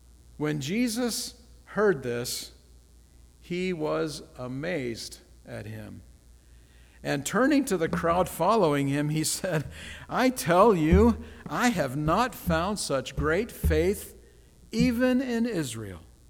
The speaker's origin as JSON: {"language": "English", "region": "Scotland", "country": "United Kingdom", "said": "My own personal favorite since I'm Scottish."}